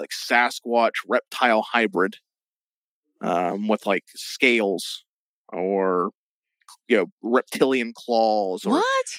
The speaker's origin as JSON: {"language": "English", "region": "Ohio", "country": "United States", "said": "Yeah, we're from Ohio. It all ends in Florida."}